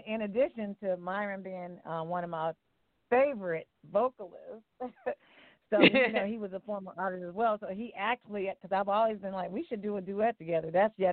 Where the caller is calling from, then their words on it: Cleveland, Ohio, United States; I'm calling from Cleveland, Ohio.